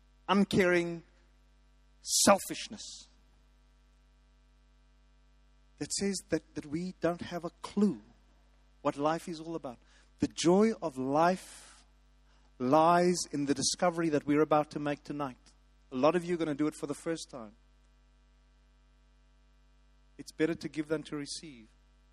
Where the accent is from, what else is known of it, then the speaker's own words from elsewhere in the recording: South Africa; There's something rotten about being South African. I'm patriotic. I love the country.